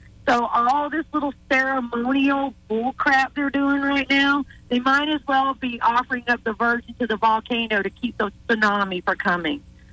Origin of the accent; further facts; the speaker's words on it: United States; I'm an American. I love my fellow Americans.